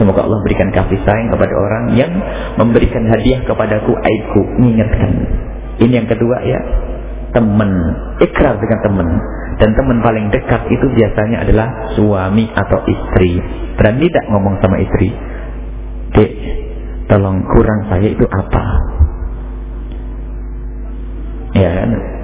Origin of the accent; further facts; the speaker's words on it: East Java, Indonesia; Saya Jawa Timur. Jadi kalau ngomong Jawa Barat enggak enak di sini. Jawa Timur, karena kami Jawa Timur. Cuma sekarang sudah Jawa Barat KTP-nya sudah resmi Jawa.